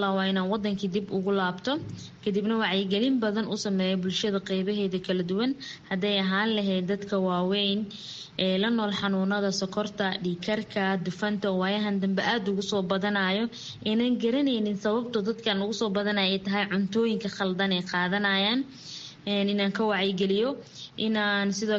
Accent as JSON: {"language": "Somali", "town": "Mogadishu", "region": "Banaadir", "country": "Somalia", "moved": "as an adult", "lives_now": "India", "said": "waxaan ka imaaday Soomaaliya, khaasatan magaalada Muqdisho. India waxaan imaaday 2016-kii"}